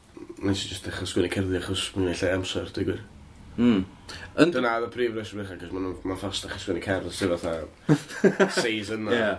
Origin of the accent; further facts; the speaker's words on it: Wales, United Kingdom; A dwi'n Gymru hefyd. Dwi'n dod o Gymru.